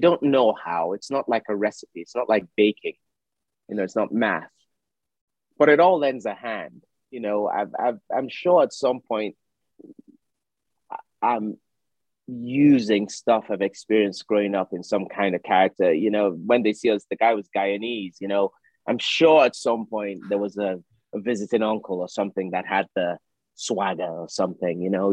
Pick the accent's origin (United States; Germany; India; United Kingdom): United Kingdom; as a British Nigerian, I've said this several times.